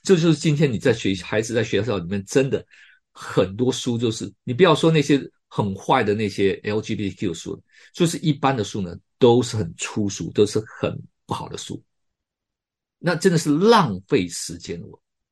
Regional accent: Taiwan; 我们在台湾长大了

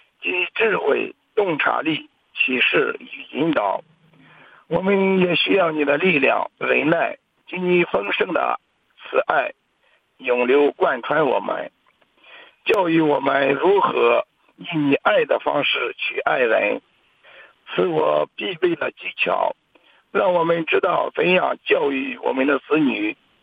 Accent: Shandong, China; 我是山东的

